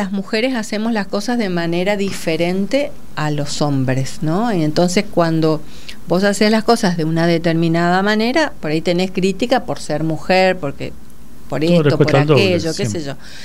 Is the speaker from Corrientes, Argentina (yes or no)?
no; Chaco, Argentina; now in Buenos Aires, Argentina; Hay gente, yo vengo del Chaco, otros vienen de Santa Fe, otros de Córdoba